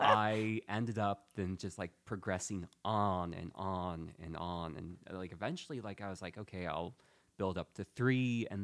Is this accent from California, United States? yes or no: yes; Modesto, California, United States; So I'm from Modesto. I grew up on a dairy farm, so I went to Davis.